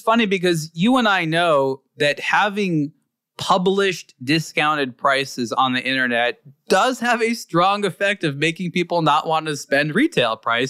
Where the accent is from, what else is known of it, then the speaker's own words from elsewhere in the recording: Los Angeles, California, United States; I think that my growing up in Los Angeles especially helped me understand this intuitively